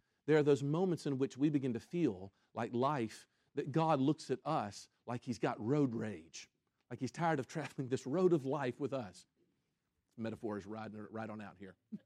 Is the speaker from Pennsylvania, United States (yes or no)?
no; Memphis, Tennessee, United States; I grew up in Memphis, and I think that's what happened.